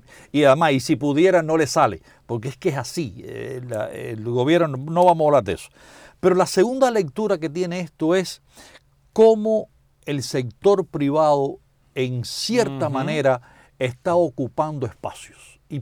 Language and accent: Spanish; Cuba; moved away; Todos nosotros nos fuimos de Cuba.